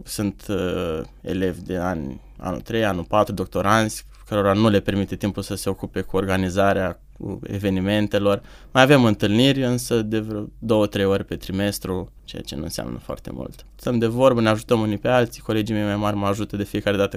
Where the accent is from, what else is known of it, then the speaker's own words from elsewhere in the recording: Romania; now in United Kingdom; Pe mine personal nu m-a afectat niciodată să spun sunt român